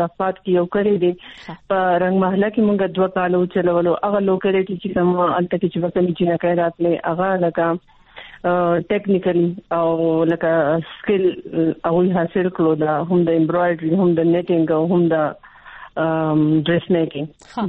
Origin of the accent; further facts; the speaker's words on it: Khyber Pakhtunkhwa, Pakistan; زه د سوات اوسېدونکی یم